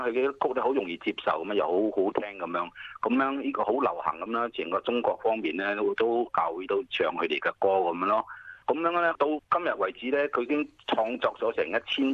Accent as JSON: {"language": "Cantonese", "country": "Singapore", "said": "我雖然唔係中國，我係新加坡嚟"}